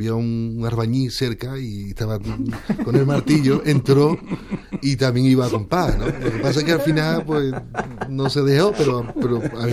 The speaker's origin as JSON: {"language": "Spanish", "town": "Lebrija", "region": "Andalusia", "country": "Spain", "said": "Realmente yo soy sevillano, ¿no? Soy lebrijano, pero soy de la provincia de Sevilla. Tengo suerte de tener que Lebrija linde y esté muy cerca de Jerez. Y en Jerez tengo mucha familia, ¿no? Pero realmente, claro, yo he vivido toda mi vida en Sevilla"}